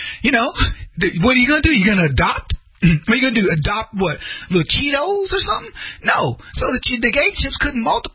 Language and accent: English; the South, United States; I grew up in the South. Or as we like to say in the black community, the South.